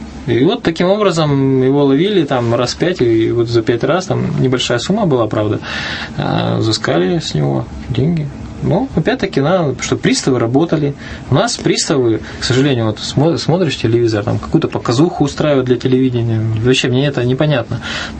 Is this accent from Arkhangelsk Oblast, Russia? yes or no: yes; Arkhangelsk Oblast, Russia; я сам родом из Архангельской области